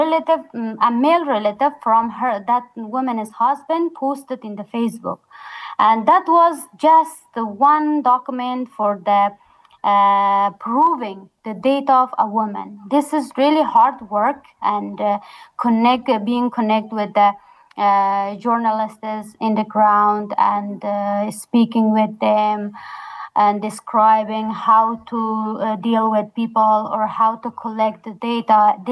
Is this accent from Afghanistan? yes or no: yes; Takhar, Afghanistan; I realized that from my hometown, Tahar, no female journalist was sending material to the Zan Times